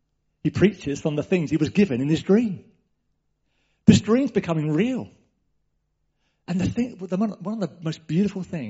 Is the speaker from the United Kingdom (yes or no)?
yes; England, United Kingdom; That deserves more than a polite ripple of applause. We're too English.